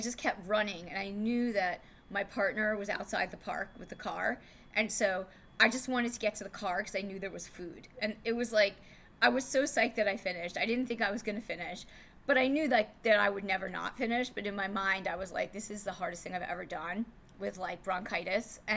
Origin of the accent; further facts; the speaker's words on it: New York City, New York, United States; I'm not even from Boston, like, I'm from New York City